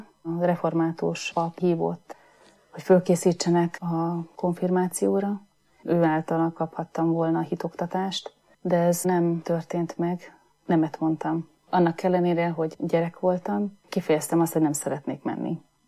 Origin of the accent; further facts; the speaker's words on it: Budapest, Hungary; Nem egy vallásos családban születtem és nőttem föl, hanem teljesen világi életet éltünk Budapesten a szüleimmel, testvéremmel.